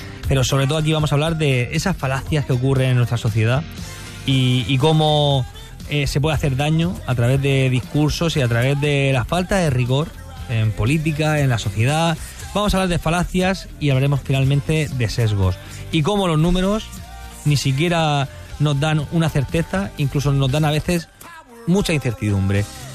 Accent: Murcia, Region of Murcia, Spain; que soy aquí de Murcia, aquí limones tenemos por castigo casi, por todos lados.

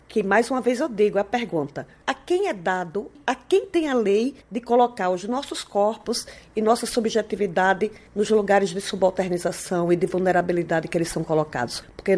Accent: Northeast Region, Brazil; now in Rio de Janeiro, Brazil; Eu sou nordestina, eu vivo há 14 anos no Rio.

